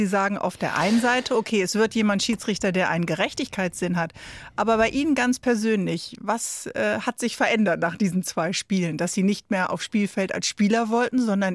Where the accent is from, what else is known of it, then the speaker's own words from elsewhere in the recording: Northern Germany, Germany; Wir sind ja beide Norddeutsche.